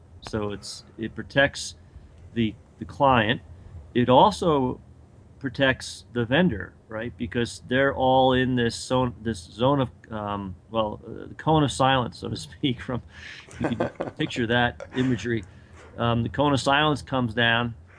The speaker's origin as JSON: {"language": "English", "region": "East Coast", "country": "United States", "tie": "born or raised there", "said": "you know, I grew up on the East Coast."}